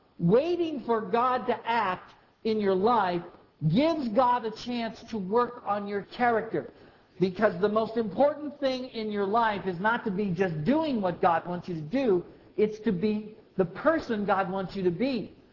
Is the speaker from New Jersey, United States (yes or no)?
no; Indiana, United States; When we were growing up in Indiana, we were close to a family called the Bruces.